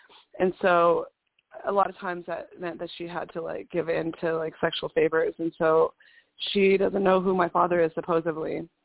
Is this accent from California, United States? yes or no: yes; Redding, California, United States; I was born in Reading, up in Shasta County, so I was actually not from there, but I was born and bred in northern Shasta.